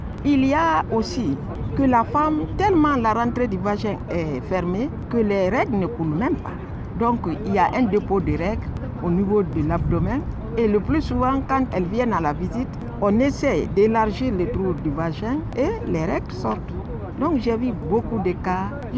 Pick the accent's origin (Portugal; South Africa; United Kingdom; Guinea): Guinea; Je viens de la Guinée-Conakry, mais je suis installée dans la préfecture de Guéquédou.